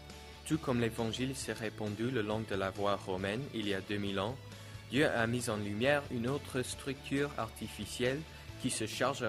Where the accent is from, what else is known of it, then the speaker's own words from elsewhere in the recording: Canterbury, South East England, United Kingdom; now in Lille, France; Nous sommes de Canterbury, où j'ai travaillé 8 ans pour The City Church